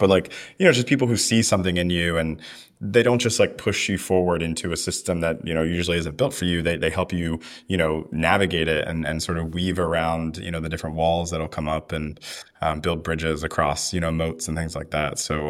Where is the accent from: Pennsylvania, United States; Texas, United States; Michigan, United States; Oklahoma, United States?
Pennsylvania, United States; Philadelphia; That was a huge trip for us coming. I'm from Philadelphia. So we, you know, it was quite a way for us.